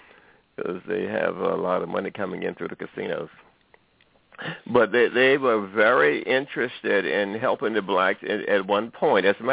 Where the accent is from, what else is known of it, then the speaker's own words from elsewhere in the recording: Ocala, Florida, United States; Well, you know, I have a personal relationship with the Seminole Indians because I was born in Florida. I was born in Ocala.